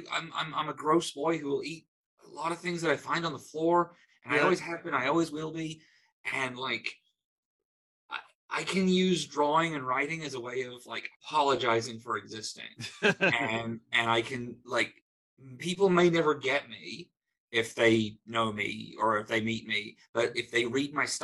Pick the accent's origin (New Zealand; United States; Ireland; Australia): New Zealand; I'm from New Zealand, so you start kindergarten when you're four.